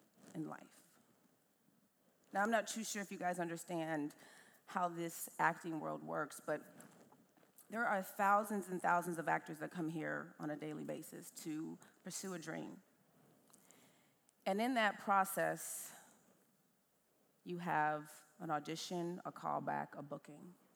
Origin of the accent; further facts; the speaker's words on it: Chicago, Illinois, United States; now in Los Angeles, United States; Now I'm from Chicago, which is a very theater town.